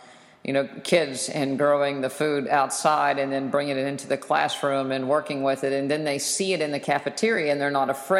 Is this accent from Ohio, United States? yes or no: no; West Virginia, United States; I grew up in West Virginia, and, you know, the traditional standard American diet, West Virginia style, which meant a lot of gravy and a lot of lard